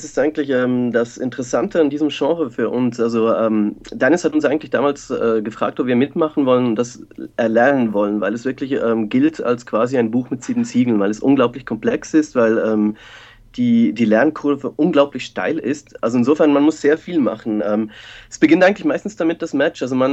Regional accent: Switzerland; ich bin aus der Schweiz

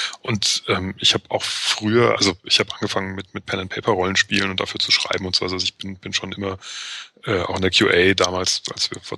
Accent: Frankfurt, Hesse, Germany; Nee, bin ich nicht. Ich komme aus Frankfurt.

